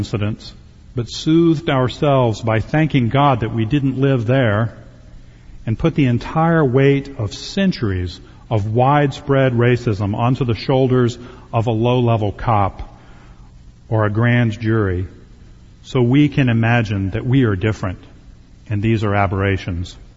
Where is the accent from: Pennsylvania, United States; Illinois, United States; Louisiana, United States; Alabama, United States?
Louisiana, United States; Shreveport; my hometown, Shreveport, Louisiana.